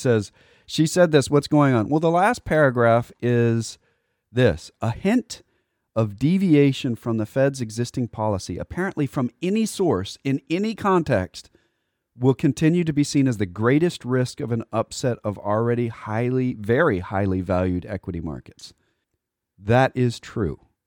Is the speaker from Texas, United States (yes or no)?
yes; Texas, United States; because you cannot avoid that growing up in Texas.